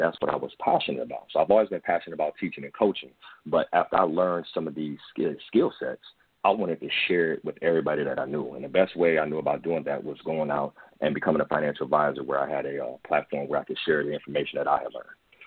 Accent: Akron, Ohio, United States; now in Columbus, United States; we didn't have these conversations growing up in Akron and the environment that I was in. So, you know, when I moved to Columbus

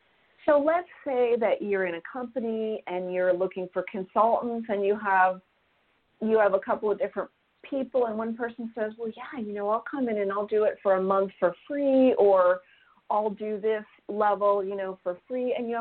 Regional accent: California, United States; now in San Diego, United States; I'm a Silicon kid. I grew up in Silicon Valley.

